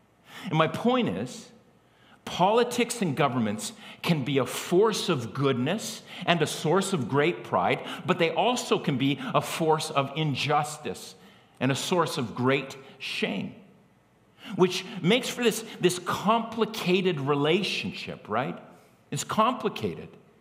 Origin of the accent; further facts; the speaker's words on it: Canada; but I am also Canadian, and I'm proud of that.